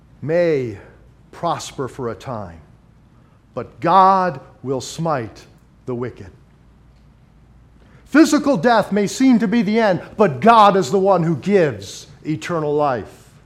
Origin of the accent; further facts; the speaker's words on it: United States; by virtue that we are American citizens makes us richer than 90% of the rest of the world.